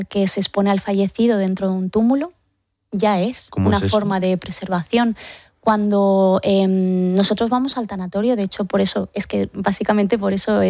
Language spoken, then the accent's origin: Spanish; Andalusia, Spain; yo soy andaluza